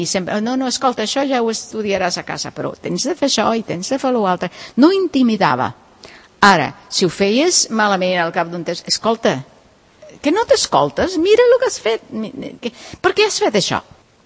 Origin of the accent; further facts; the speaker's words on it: Puerto Rico; Jo era violoncelista, una noieta de Puerto Rico, que tenia talent, que havia enviat als Estats Units.